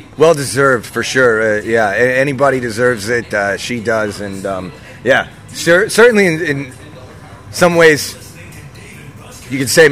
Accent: Minnesota, United States; because I grew up in Minnesota, so we had, like, the Dells. I'm from rural Minnesota, by the way. I'm from the good part, so don't judge me.

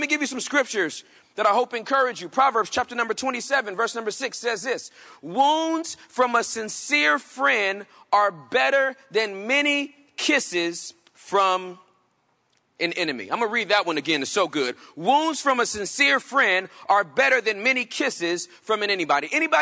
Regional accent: California, United States; also born or lived in Texas; When we first met, I came from California and I moved to Texas

